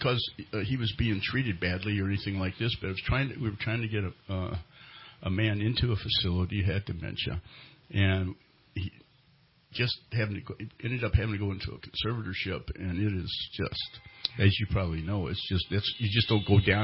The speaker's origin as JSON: {"language": "English", "region": "California", "country": "United States", "said": "you say, hey, look, I'm from Northern California."}